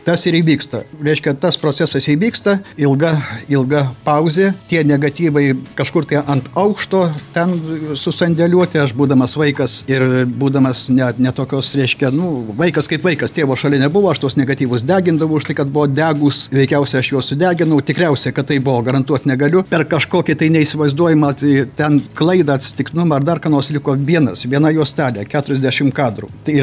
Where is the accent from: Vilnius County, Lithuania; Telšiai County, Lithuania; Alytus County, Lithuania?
Alytus County, Lithuania; Alytus; aš esu iš Alytaus. Aš iš Alytaus.